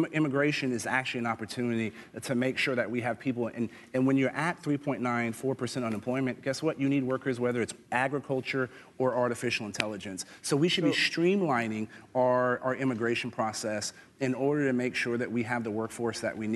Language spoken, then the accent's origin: English; San Antonio, Texas, United States; But I'm from San Antonio. That's the biggest city.